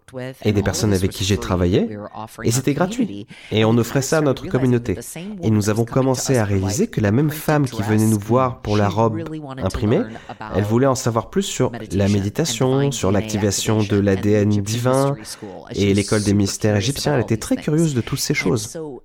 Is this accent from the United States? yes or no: yes; New York, United States; French is a second language; moved away as an adult; now in Milan, Italy; Peut-être pour quelqu'un qui est français, ce n'est pas si grave, mais je viens de New York.